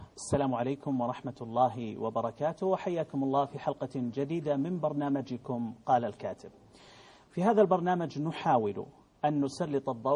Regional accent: Saudi Arabia; بلادنا المملكة العربية السعودية

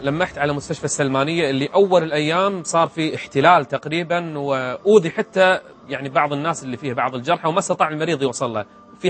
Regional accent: Riyadh, Riyadh Province, Saudi Arabia; أنا لما أروح الرياض رايح ديرتي،

